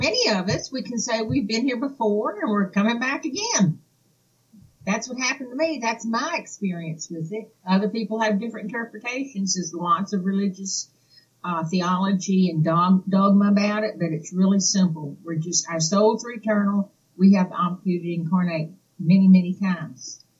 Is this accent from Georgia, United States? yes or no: yes; Atlanta, Georgia, United States; born there; also born or lived in Germany; I was born in Atlanta. I've lived overseas for 3 years. I lived in Germany and traveled all over Europe.